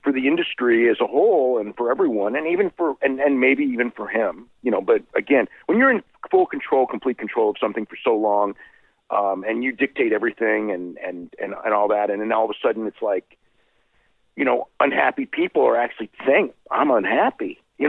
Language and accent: English; San Jose, California, United States; I remember going to a house show in San Jose, my hometown, and there were 11 guys that were listed that weren't there.